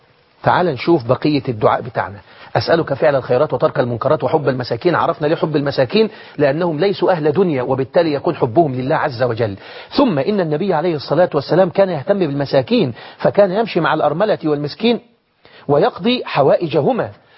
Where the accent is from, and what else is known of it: Egypt